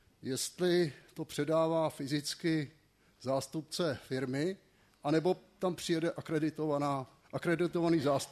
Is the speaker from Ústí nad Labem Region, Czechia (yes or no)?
yes; Ústí nad Labem, Ústí nad Labem Region, Czechia; A já jako Ústečák rodiny jsem si to zažil.